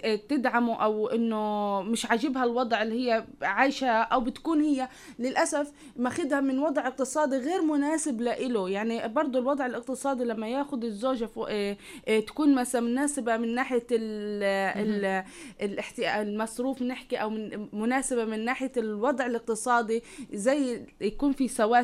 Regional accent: Palestine; عندنا في فلسطين موجود

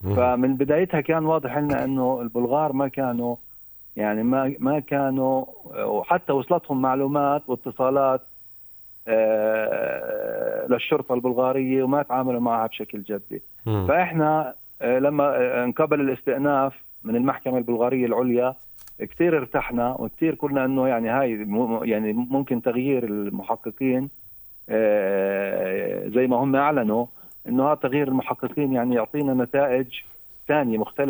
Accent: Palestine

